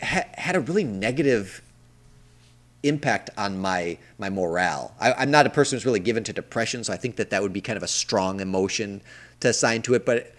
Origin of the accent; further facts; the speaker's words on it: Illinois, United States; I grew up in the Midwest where you expect snow every winter.